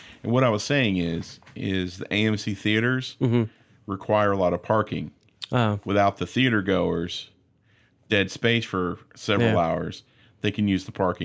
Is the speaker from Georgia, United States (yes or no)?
yes; Atlanta, Georgia, United States; I'm from Atlanta.